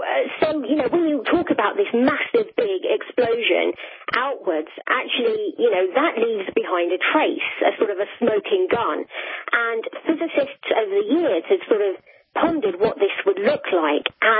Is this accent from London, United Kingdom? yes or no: yes; London, United Kingdom; growing up in London, we didn't really get to see the stars very much, I have to be honest.